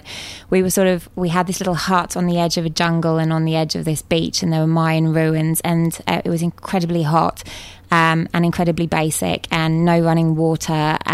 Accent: London, United Kingdom; I'm a POM. I'm from London.

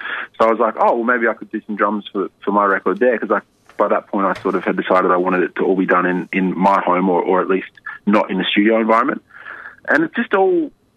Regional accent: Melbourne, Victoria, Australia; born there; I was born in Melbourne and I have spent a lot of time living in Melbourne

